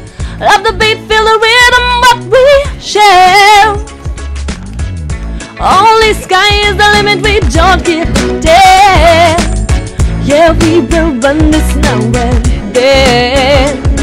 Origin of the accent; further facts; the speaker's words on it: Steyr, Upper Austria, Austria; wir sind aus Steyr. Wir kennen uns eigentlich schon seit der Sandkiste